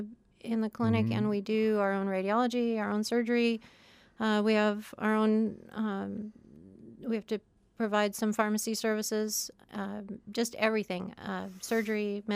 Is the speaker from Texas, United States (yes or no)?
no; Anchorage, Alaska, United States; I grew up in Anchorage and I had horses as a kid